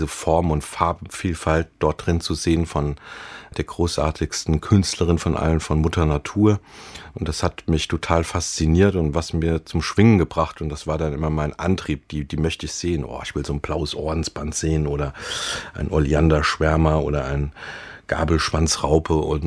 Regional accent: Rhineland-Palatinate, Germany; Ich bin nicht weit gekommen, wie man merkt. Ne? Ich bin im Westerwald groß geworden.

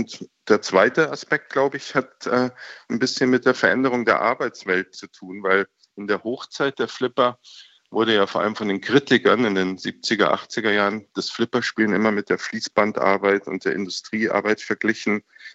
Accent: Munich, Bavaria, Germany; Also in München, wo ich aufgewachsen bin

